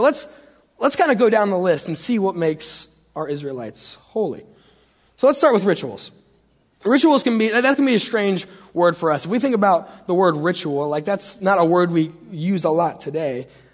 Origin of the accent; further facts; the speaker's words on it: Knoxville, Tennessee, United States; But I'm a Tennessee fan. I grew up in Knoxville. My room was painted orange, which I'm convinced it decreased the property value of our house, I think.